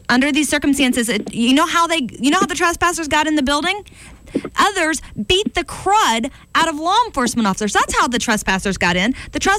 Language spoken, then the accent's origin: English; United States; but as an American, I take pride in the U.S. Capitol